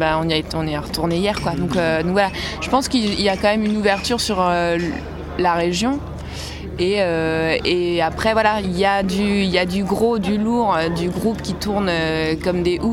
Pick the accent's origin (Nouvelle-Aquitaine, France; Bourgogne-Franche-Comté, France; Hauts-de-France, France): Nouvelle-Aquitaine, France; Bordeaux; Parce qu'à la base, je suis de Bordeaux.